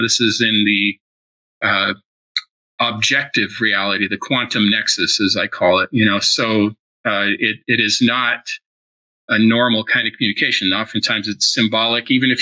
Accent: Norway; first language Norwegian; English is a second language; I speak English and Norwegian and German. And my first language was Norwegian, but I'm fluent in Norwegian and English and German.

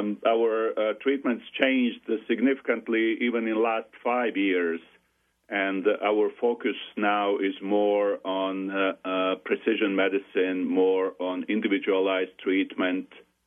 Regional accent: Sarajevo, Federation of Bosnia and Herzegovina, Bosnia & Herzegovina; moved away as an adult; now in United States; I was born and raised and in Bosnia, in Sarajevo, former Yugoslavia, and then I moved to U.S. and I did my residency and in Ohio

